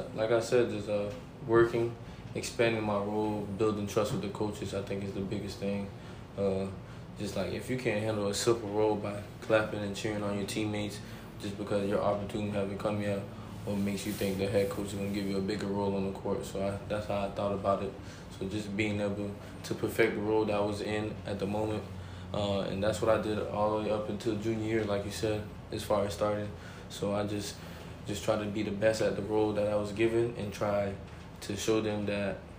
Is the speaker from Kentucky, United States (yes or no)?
no; Orlando, Florida, United States; now in Buffalo, United States; At first I was skeptical, but just because I'm from Florida.